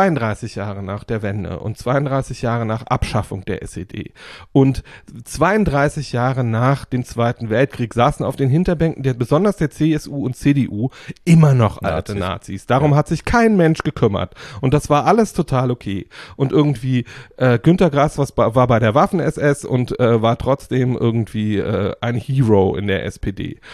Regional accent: East Germany, Germany; Ich bin ja im Osten groß geworden

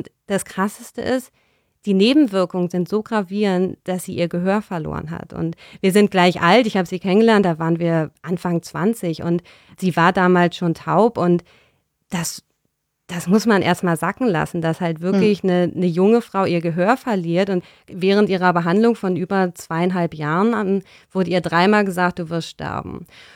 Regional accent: Berlin, Germany; bin ich in Berlin aufgewachsen

